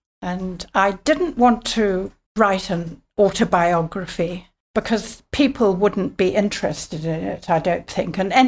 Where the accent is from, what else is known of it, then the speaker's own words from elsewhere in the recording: Nakuru, Rift Valley, Kenya; my hometown was in Nakuru, a town in the Rift Valley, and it nestled at the foot of a volcano, an extinct volcano